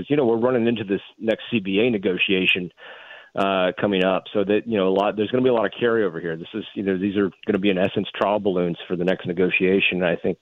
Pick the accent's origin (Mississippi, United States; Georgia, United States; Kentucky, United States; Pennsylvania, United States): Mississippi, United States; I mean, I grew up in Mississippi and I was down there at the time